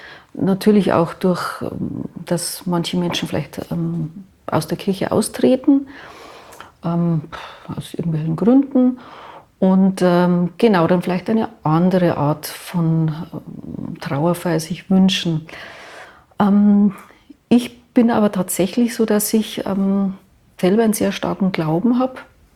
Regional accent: Kolbermoor, Bavaria, Germany; born there; Und ich bin in Kolbermoor geboren

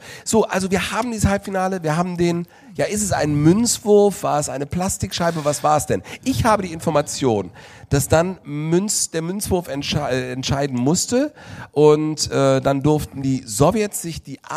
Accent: Cologne, North Rhine-Westphalia, Germany; Ich sage als Kölner

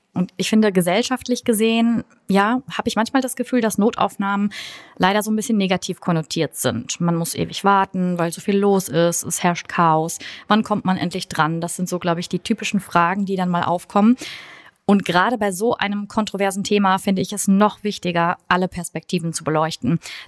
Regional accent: Hesse, Germany; now in Cologne, Germany; weil ich komme aus Hessen ursprünglich, ja. Und da sagt man es auch. Und ich würde auch fast sagen, ich habe mir es abgewöhnt in den 20 Jahren Köln, in denen ich jetzt hier lebe.

